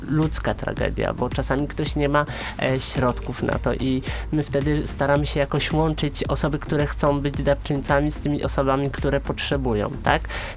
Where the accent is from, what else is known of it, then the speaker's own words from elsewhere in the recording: Stargard, West Pomeranian Voivodeship, Poland; potem wróciłem do rodzinnego Stargardu